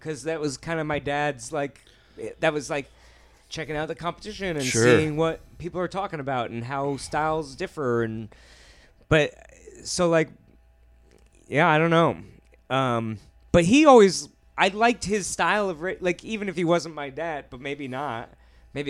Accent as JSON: {"language": "English", "town": "Seattle", "region": "Washington", "country": "United States", "said": "I'm from Seattle area."}